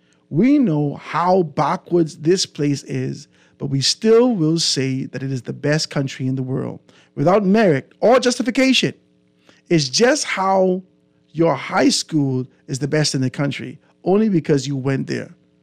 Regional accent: Bahamas; I'm online a lot, and many times when I tell people I'm from the Bahamas, they have never heard of it.

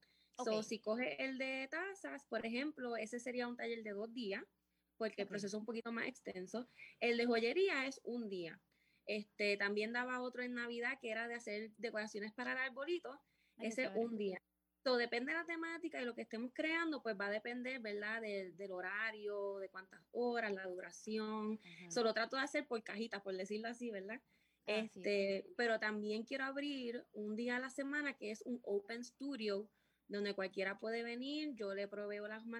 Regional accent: Aguadilla, Puerto Rico; hace un año abrí un taller aquí en Aguadilla, de donde yo soy

